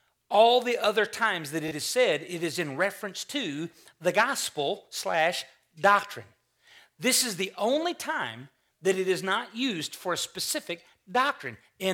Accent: United States; And for me, as an American, and if you will, a young man in America

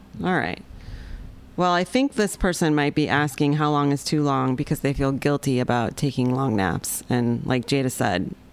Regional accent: Midwest, United States; It's like, I grew up in the Midwest. Like I just wasn't, I mean, even though I grew up in a city, I wasn't exposed to that many different kinds of food.

